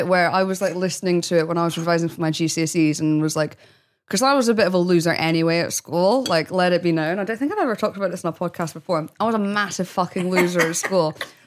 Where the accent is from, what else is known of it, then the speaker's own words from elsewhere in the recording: Edinburgh, Scotland, United Kingdom; born there; I was born in Edinburgh. I lived there for 5 years